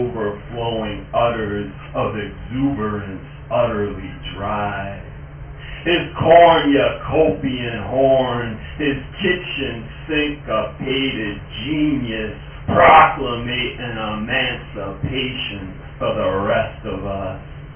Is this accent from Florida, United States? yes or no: no; New Orleans, Louisiana, United States; Some of you know I'm here from New Orleans